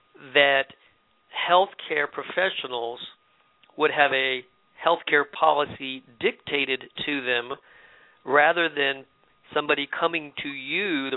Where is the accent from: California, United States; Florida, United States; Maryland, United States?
Florida, United States; Tampa; And I grew up in Tampa. Tell Tampa hello for me. I haven't been there for too long